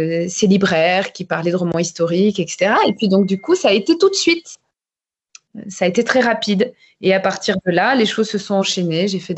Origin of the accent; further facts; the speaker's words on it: Bordeaux, Nouvelle-Aquitaine, France; moi j'ai fait Sciences Po Bordeaux, je suis bordelaise